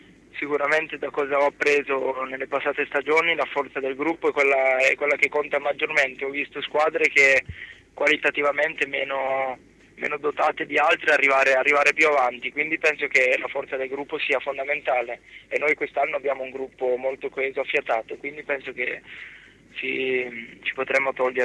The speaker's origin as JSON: {"language": "Italian", "region": "Piedmont", "country": "Italy", "said": "almeno dalle mie parti in Piemonte la prima categoria è un livello bassissimo"}